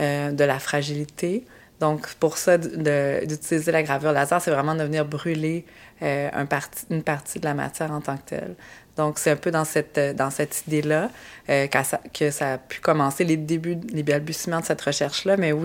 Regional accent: Quebec, Canada; Moi, je viens de la Gaspésie.

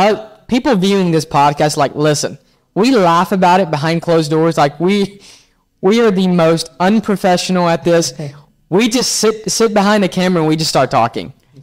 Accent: Texas, United States; I mean, we're from Texas, so we still see great prices down here, right?

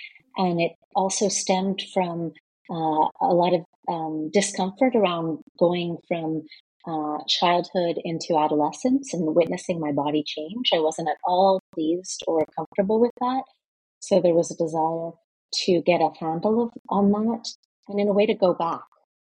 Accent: Canada; now in Reykjavik, Iceland; I'm from Canada, but I've been living here in Iceland since 2017 with my husband, who's also Canadian

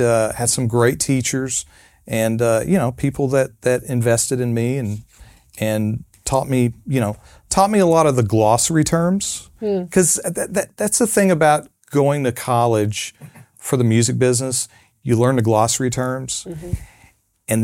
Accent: Texas, United States; now in Nashville, United States; I'm originally from Texas.

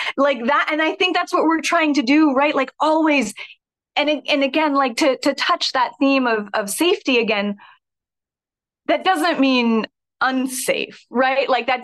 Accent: Oregon, United States; One of the reasons how I came to Shakespeare early, I grew up in Oregon, and my parents took me and my brothers to see a show at the Oregon Shakespeare Festival in Ashland when I was like 9 or 10.

